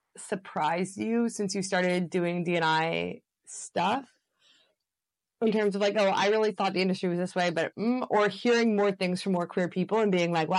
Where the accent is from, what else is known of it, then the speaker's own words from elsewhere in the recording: Canada; I'm white, I come from Canada, I'm university educated